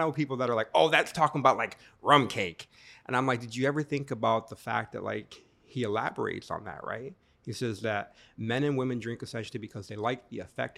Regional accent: Homestead, Florida, United States; You know, we're from Homestead originally. It's all farm land agriculture out there.

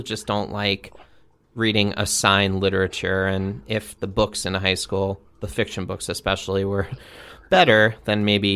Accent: East Coast, United States; I'm from the East Coast, as you know from Dave, but I went to the University of Michigan.

